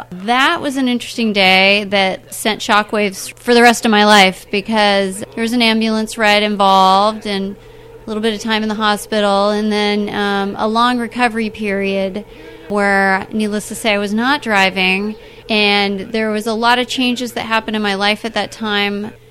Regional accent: Seattle, Washington, United States; But then back in my hometown of Seattle, I was like, man, you know, sometimes I take it out for special events or parties or whatever.

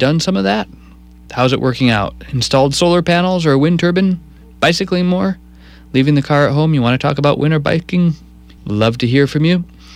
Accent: Wisconsin, United States; this is the sort of Christmas music that I listened to growing up in Wisconsin, visiting my relatives in Minnesota.

